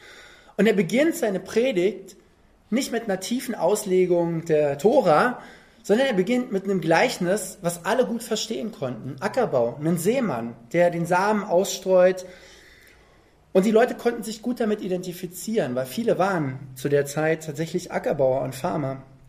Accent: East Germany, Germany; Und wir kommen alle aus dem Osten, so das war was ganz Besonderes für uns, ins nicht-sozialistische Ausland reisen zu dürfen.

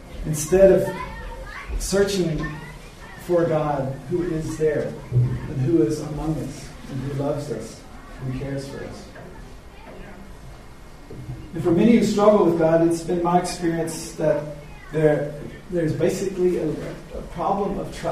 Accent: Oklahoma, United States; much more unique than I grew up in Southwest Oklahoma.

